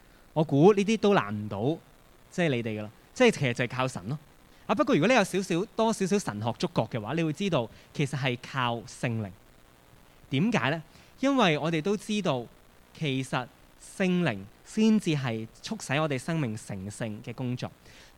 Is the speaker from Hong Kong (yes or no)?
yes; Hong Kong; 我们香港人至少被教育